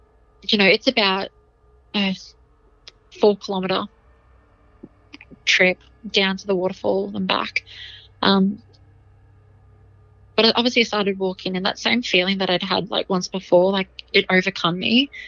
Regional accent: Blackwater, Queensland, Australia; like I grew up in Blackwater in central Queensland.

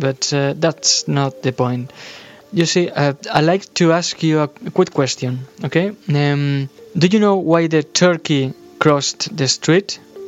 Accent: Spain; English is a second language; I'm from Spain. You see, I've been studying English for the last 6 years

